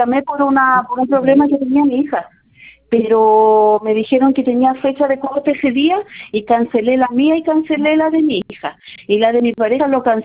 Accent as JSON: {"language": "Spanish", "town": "Calbuco", "region": "Los Lagos", "country": "Chile", "said": "porque ahora yo soy de Calbuco y no puedo ir a Puerto Montt"}